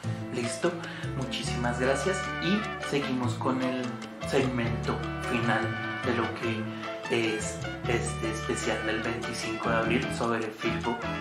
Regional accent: Colombia; la herramienta, digamos, más poderosa con la que tenemos para afrontar este proceso como colombianos.

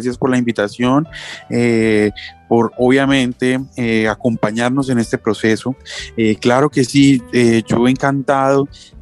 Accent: Cúcuta, Norte de Santander, Colombia; a que conozcan la calidad de personas, de gente que somos los cucuteños.

